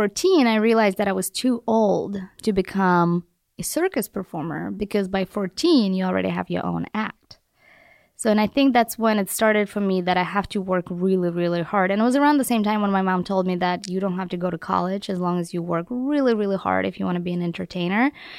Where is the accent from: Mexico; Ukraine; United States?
Ukraine; born there; English is a second language; I was born in Ukraine, and back then it was not even Ukraine, it was just... SSSR.